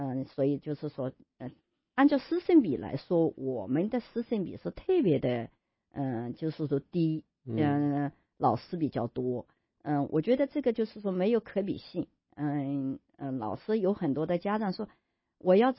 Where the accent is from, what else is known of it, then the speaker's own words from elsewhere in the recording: Hunan, China; 我是湖南人，我也喜欢法鼓戏